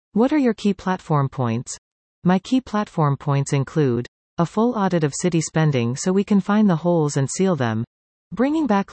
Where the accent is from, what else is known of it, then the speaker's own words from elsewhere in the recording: Valley East, Ontario, Canada; I am a resident, business owner, volunteer and community leader in Ward 6. I was born and raised in Valley East and have strong ties to the community.